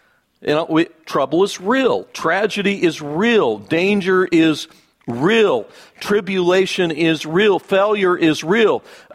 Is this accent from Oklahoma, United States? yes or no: no; Idaho, United States; now in Texas; Now, I grew up in Idaho. I never understood what that meant. Because Idaho, where I lived, we got 12 inches of precipitation per year.